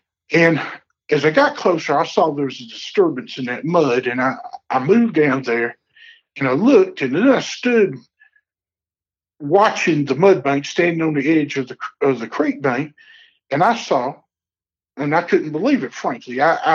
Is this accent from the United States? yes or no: yes; Southern United States, United States; born or raised there